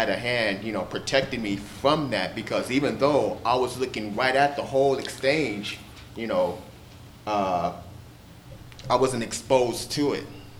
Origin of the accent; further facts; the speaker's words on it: Lemon Grove, California, United States; also born or lived in Athens, Greece; I was born in Greece, and then in 79, you know, when I was five, because I was born in 74, I actually lived in Lemon Grove and on Massachusetts Street.